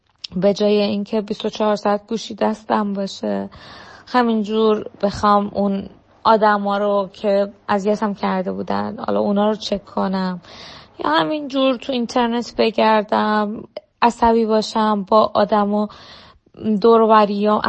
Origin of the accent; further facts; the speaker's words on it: Iran; moved away; گفته بودم که من از ایران اومدم بیرون و هر چقدر که اومدم و فکرم از ایران میام بیرون میتونم زندگی بهتر اینجا داشته باشم، ولی نتونستم